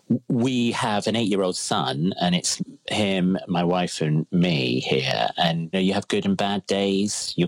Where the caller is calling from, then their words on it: Crouch End, London, United Kingdom; I'm currently in my son's room. In our flat in Crouch End, in rainy Crouch End.